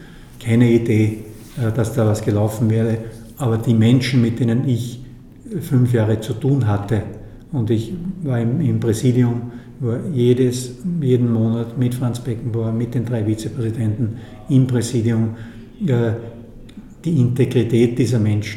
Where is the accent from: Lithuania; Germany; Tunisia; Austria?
Austria; Da begebe ich mich in eine schwierige Situation als Österreicher